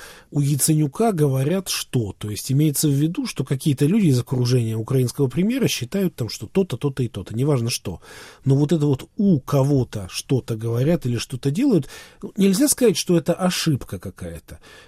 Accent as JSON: {"language": "Russian", "country": "Belarus", "tie": "born or raised there", "said": "я вырос в Белоруссии, страна, ну, русскоязычная по преимуществу."}